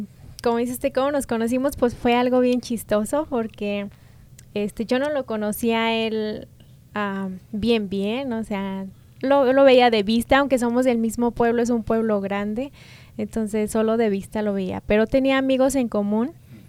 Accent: Durango, Mexico; También soy de Durango, del mismo pueblo de donde es La Villita.

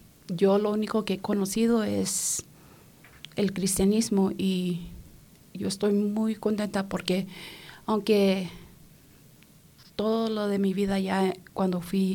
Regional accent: Los Angeles, California, United States; Yo soy originalmente de California, Los Ángeles, California.

